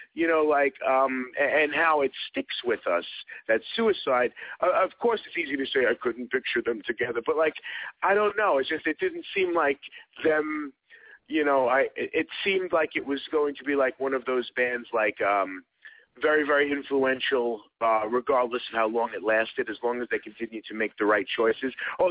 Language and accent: English; Brooklyn, New York, United States; because I was from Brooklyn, you know, I am from Brooklyn, but like, at 15, if you took the train into Manhattan